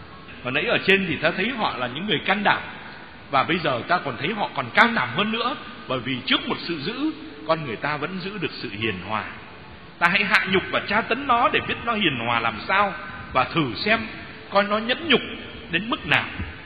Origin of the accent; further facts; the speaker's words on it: Northern Vietnam, Vietnam; accent: Northern Vietnamese; Mà cái giọng tôi thì tôi mà nói đúng giọng Bắc thì ít người phát hiện ra là tôi là Bắc di cư